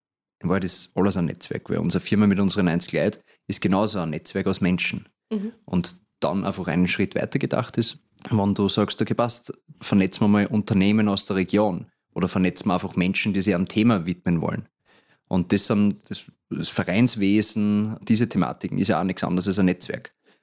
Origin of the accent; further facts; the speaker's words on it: Melk, Lower Austria, Austria; Bin selber im Gemeinderat auch tätig, einfach weil ich sage, mir liegt meine Heimatstadt am Herzen.